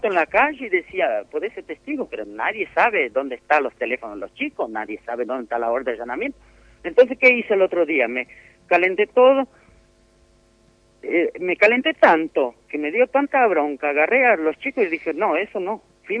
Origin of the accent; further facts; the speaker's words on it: Argentina; como argentino tenés que ser testigo